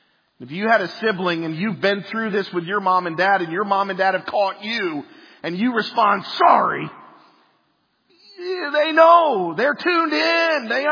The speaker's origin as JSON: {"language": "English", "town": "Burke", "region": "Virginia", "country": "United States", "tie": "born or raised there", "said": "that's the window of the bedroom that I grew up in right here in Burke."}